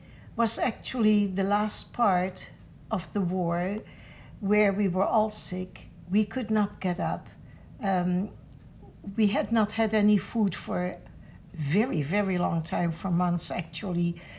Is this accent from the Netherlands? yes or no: yes; Scheveningen, South Holland, Netherlands; moved away as an adult; now in Canada; I was born … in Scheveningen, the Netherlands. Our home was very close to the beach, to the ocean. And in fact, our homes were built in the sand dunes. After I was married, at the age of 22, my new husband and I moved to Canada.